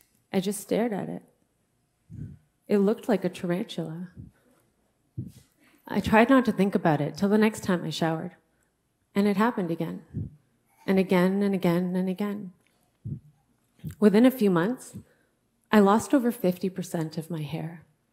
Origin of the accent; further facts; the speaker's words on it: India; placed on me as a female, placed on me as an Indian woman.